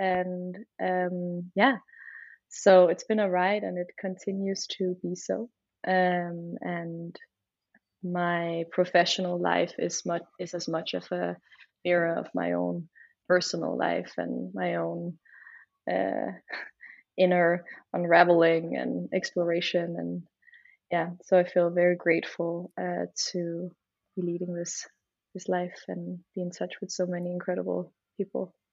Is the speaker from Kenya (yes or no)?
no; Copenhagen, Capital Region of Denmark, Denmark; also born or lived in United States; I am from Copenhagen. I spent nearly 10 years in the States and moved back here to the mother and the fatherland about 6 years ago.